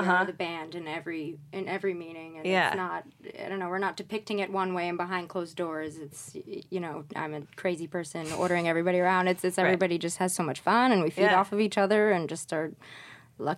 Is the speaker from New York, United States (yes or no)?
yes; New York, United States; Well, I grew up in New York